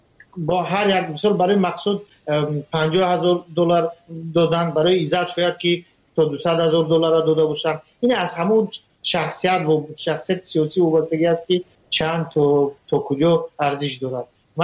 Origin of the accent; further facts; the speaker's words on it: Tajikistan; now in Russia; ما باید تاجیکستانی و تاجیک هست که از تاجیکستان هست اومدیم روسیه،